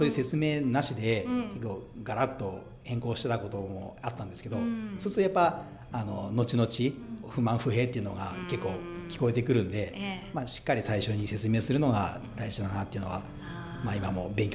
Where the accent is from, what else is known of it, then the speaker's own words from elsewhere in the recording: Toyama, Japan; 上京してて、